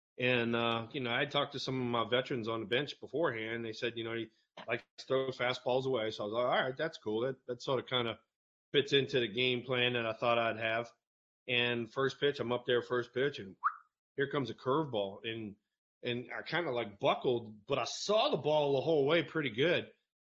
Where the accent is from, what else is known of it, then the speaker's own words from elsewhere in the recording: New Orleans, Louisiana, United States; I mean, you know, I'm I'm from New Orleans, and Houston was right there